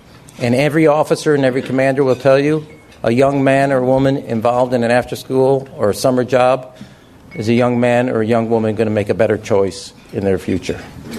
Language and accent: English; Chicago, Illinois, United States; In the past, we all know this, if we're from Chicago, Englewood led the city, in shootings.